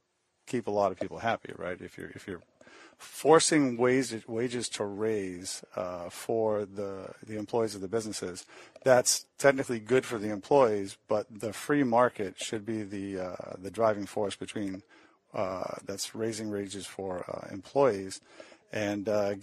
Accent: Maine, United States; Well, Portsmouth, like, I'm from Maine, and we work out of Portsmouth.

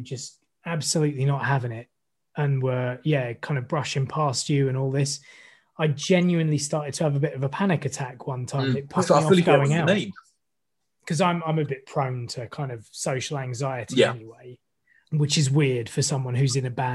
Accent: Maidstone, South East England, United Kingdom; I mean, I grew up in Maidstone.

